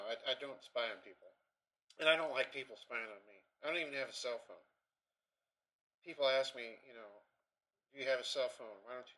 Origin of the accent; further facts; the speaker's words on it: Sioux Falls, South Dakota, United States; also born or lived in Arkansas / Oklahoma / Oxford, England; I was born in Sioux Falls.